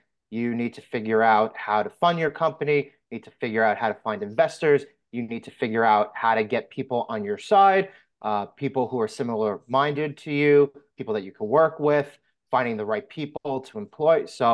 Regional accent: New York, United States; Yeah, Nick and I are from New York. We're over this. It's 6 months of winter, 6 months of summer.

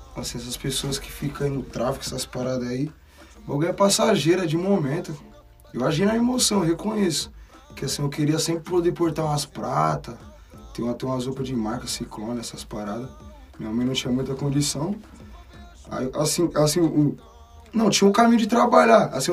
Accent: Diadema, São Paulo, Brazil; now in Arujá, Brazil; Vim lá de São Bernardo, de Diadema. Tudo começou lá. Rimando na escola e nos becos. Aí de lá, fui parar em Arujá.

